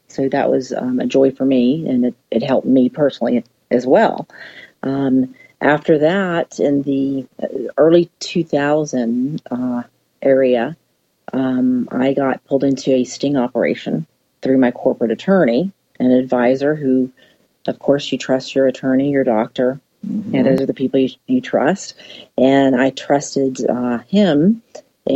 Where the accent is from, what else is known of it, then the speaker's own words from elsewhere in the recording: San Francisco, California, United States; now in Texas, United States; You know, I'm an Italian from San Francisco. I grew up in a very close, tight-knit family. And we moved here in the late 70s, and my father took a management position with the Texas Rangers.